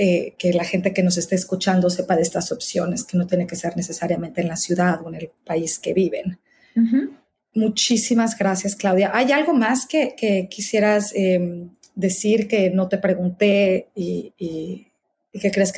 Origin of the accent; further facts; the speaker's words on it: Mexico; como tú sabes, yo soy mexicana